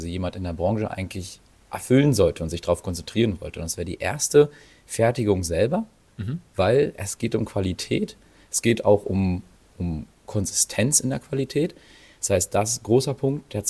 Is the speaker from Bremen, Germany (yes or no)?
no; Berlin, Germany; ich bin selber auch aus der Gegend von Berlin